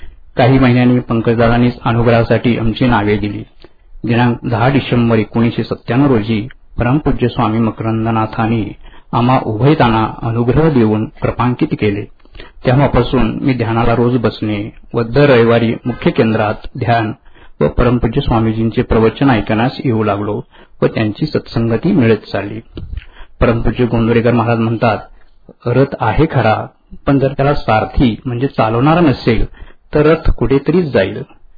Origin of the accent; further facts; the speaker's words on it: Maharashtra, India; मी मूळचा तुळजापूर तालुक्यातील एका खेड्यात जन्मलेला.